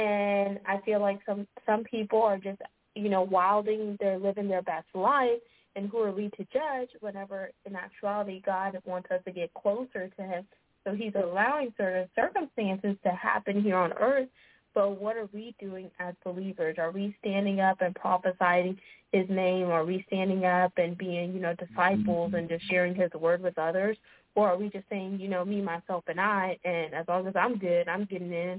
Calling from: Texas, United States; I'm calling from Texas.

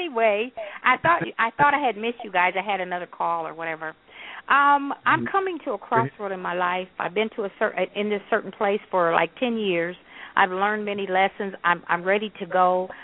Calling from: Michigan, United States; I'm calling from Michigan.

